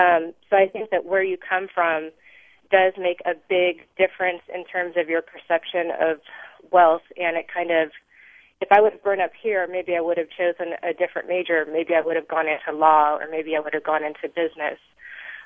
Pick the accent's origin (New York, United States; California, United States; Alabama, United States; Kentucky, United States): California, United States; Fresno; I'm from Fresno, California, and I just wanted to say that when I was growing up